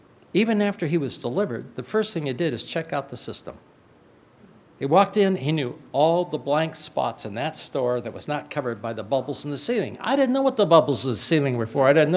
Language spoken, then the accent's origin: English; Hollywood, California, United States; I grew up in Hollywood, and I never saw a picture of a naked lady, even in high school.